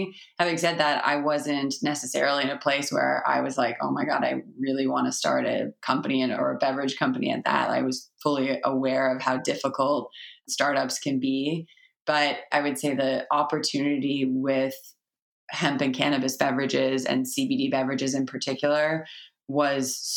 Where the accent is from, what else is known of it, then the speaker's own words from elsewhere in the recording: Toronto, Ontario, Canada; I started Sweet Reason from my hometown, which is Toronto